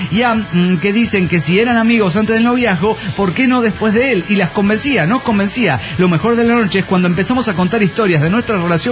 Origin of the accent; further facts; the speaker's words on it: Mexico City, Mexico; del DF mexicano.